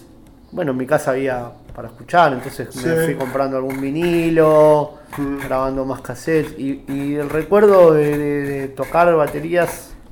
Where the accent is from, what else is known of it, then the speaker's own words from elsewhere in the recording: Palomar, Buenos Aires Province, Argentina; Como yo te decía recién, que soy de Palomar